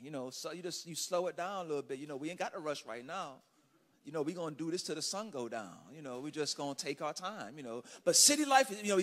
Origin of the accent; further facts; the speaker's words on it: Miami, Florida, United States; I'm from Miami.